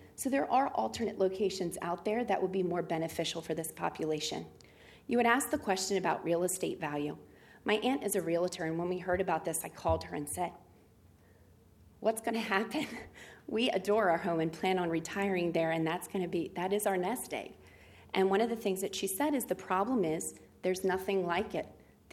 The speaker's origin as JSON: {"language": "English", "town": "Smyrna", "region": "Delaware", "country": "United States", "tie": "born or raised there", "said": "We grew up in Smyrna, which was a small town, and so we had everybody knew everybody."}